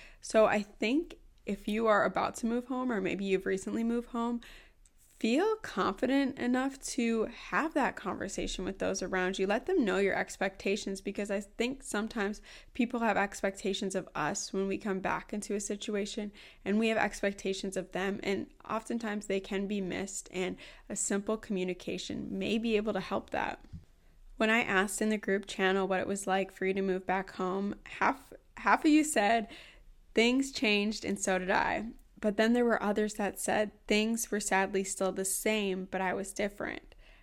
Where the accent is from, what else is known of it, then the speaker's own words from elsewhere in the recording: Wisconsin, United States; I actually planned on moving back to my home state of Wisconsin.